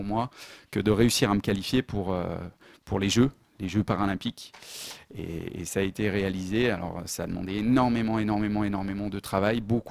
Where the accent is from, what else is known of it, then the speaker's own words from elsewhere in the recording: Saint-Étienne, Auvergne-Rhône-Alpes, France; Alors, je suis stéphanois, je suis né à Saint-Étienne, j'ai grandi à Saint-Étienne.